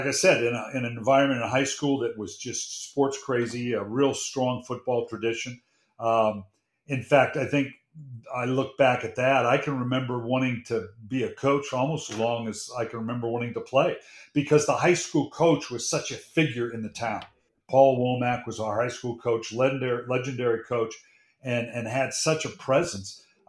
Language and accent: English; Redlands, California, United States; Loved growing up in Southern California. Redlands at that time, was a major football power, small town.